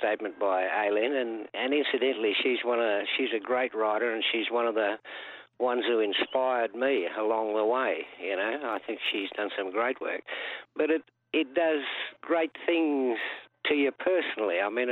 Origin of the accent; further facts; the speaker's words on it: New South Wales, Australia; I'm from Goombangia country on the north coast of New South Wales.